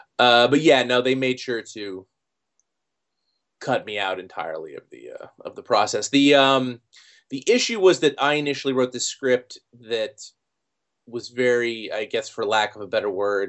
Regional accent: Ohio, United States; also born or lived in New Jersey; now in New York City, United States; And then I grew up primarily in Ohio.

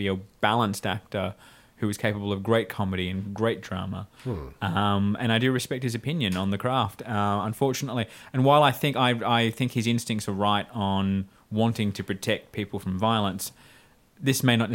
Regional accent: Scotland, United Kingdom; Like Jim, I'm horrified by real life violence, even though I'm Scottish.

